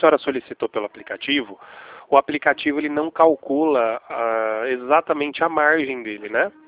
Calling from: Campinas, São Paulo, Brazil; Eu sou aqui do Santander, de Campinas.

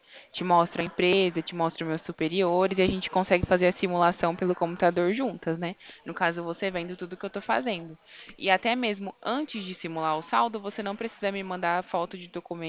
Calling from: Bebedouro, São Paulo, Brazil; Eu falo aqui de Bebedouro, São Paulo

